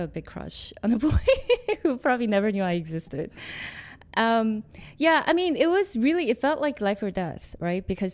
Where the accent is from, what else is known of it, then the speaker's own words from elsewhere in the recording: South Korea; as a child growing up in Korea, there's a word in the Korean culture called nunchi